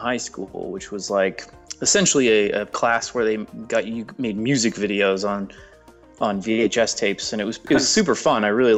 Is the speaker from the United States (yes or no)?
no; Canada; I didn't mention I'm from Canada originally.